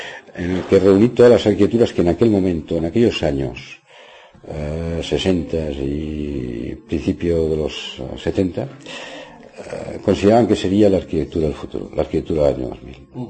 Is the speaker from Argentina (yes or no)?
no; Barcelona, Catalonia, Spain; mi infancia me había recorrido en Gracia, había nacido en Gracia